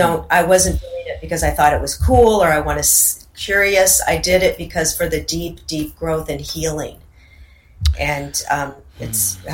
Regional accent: Seattle, Washington, United States; And growing up in Seattle, there's a lot of Native American culture there, the totem poles, and we'd go to salmon bakes and see the Indians

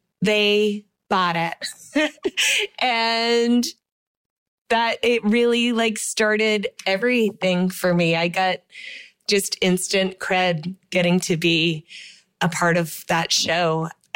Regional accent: Maine, United States; She is from Maine and I am from Maine.

